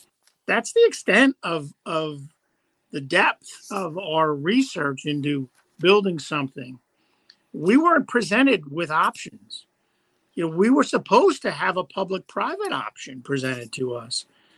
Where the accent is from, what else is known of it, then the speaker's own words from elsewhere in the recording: Kansas, United States; So, I'm from Kansas. You got to show me.